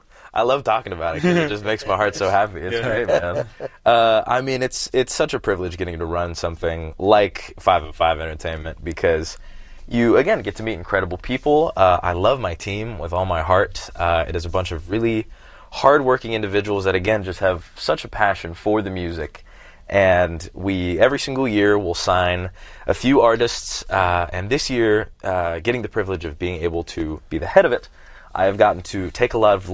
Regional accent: Sacramento, California, United States; we're starting top of California in Sacramento, my hometown.

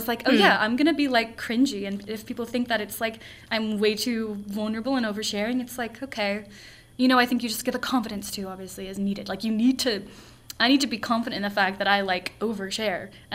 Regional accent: Rolling Hills, California, United States; Yeah, I'm from Los Angeles County area. I'm from the South Bay. So if you know, like, Palos Verdes, I grew up in, like, Rolling Hills, small equestrian town. I was in the L.A. area.

